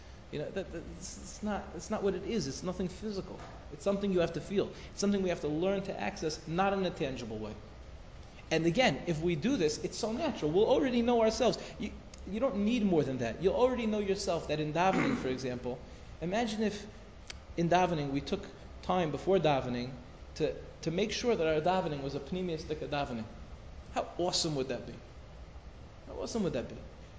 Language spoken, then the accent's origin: English; Five Towns, New York, United States; In Los Angeles, it's like I grew up in the Five Towns.